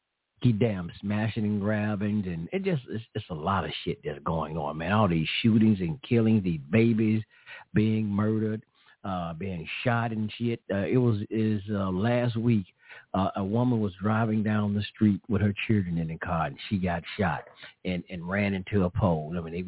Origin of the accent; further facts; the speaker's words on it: Memphis, Tennessee, United States; Well, Justin Pearson, I'm from Memphis, too. I'm from Memphis, too.